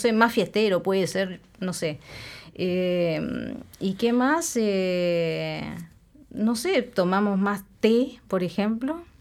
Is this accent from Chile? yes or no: yes; Santiago, Santiago Metropolitan, Chile; Y la verdad que nos odian, porque somos los capitalinos y Santiago concentra todo